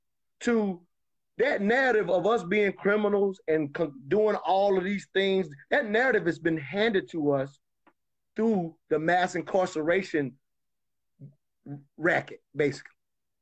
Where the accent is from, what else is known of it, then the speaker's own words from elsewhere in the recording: South Carolina, United States; I'm from South Carolina, the South.